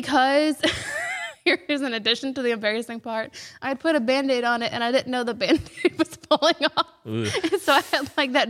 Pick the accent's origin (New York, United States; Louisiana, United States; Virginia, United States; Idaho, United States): New York, United States; Schenectady; Schenectady is my hometown, by the way.